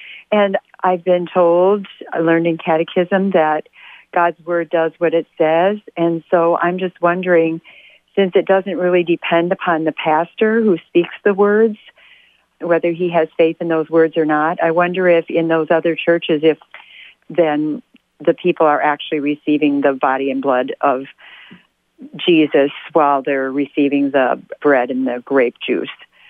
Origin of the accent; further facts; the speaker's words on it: St. Louis, Missouri, United States; I'm from St. Louis.